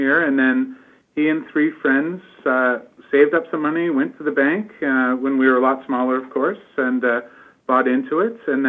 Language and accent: English; Ontario, Canada; Like, you know, I'm from Ontario, and, you know, I've been here for 2 years